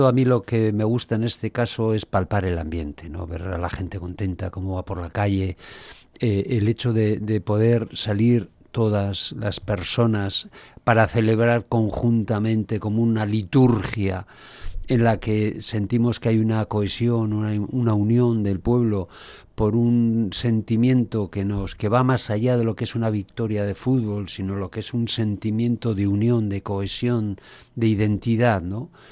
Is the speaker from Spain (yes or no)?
yes; Algorta, Basque Country, Spain; yo que soy de Algorta tengo suerte.